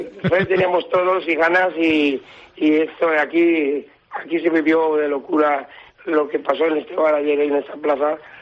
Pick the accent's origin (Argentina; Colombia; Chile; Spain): Spain; Yo soy español, todos votando.